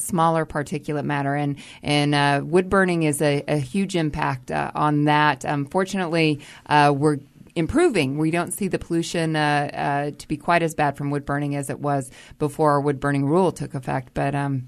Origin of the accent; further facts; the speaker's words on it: United States; and then I grew up in the Oklahoma, Texas area of the country